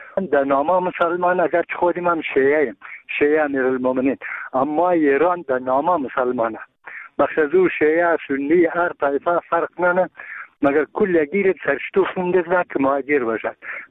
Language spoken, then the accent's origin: Persian; Bamyan, Afghanistan; ما یک تن از بامیانیم